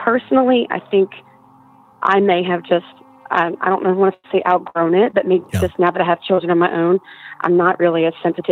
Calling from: New Orleans, Louisiana, United States; I'm calling from the New Orleans area.

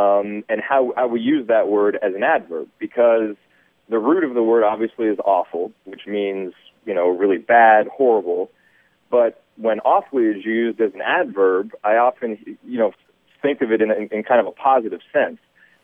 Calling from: Dallas, Texas, United States; Hi, this is … I'm calling from Dallas, Texas.

